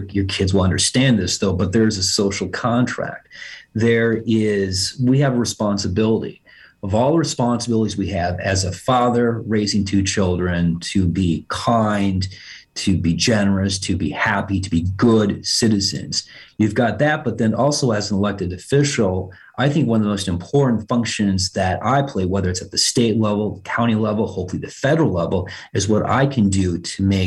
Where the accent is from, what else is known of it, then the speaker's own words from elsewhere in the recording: Little Chute, Wisconsin, United States; I came from Carolyn Drive in Little Chute, Wisconsin, blue collar neighborhood. All the dads worked at paper mills.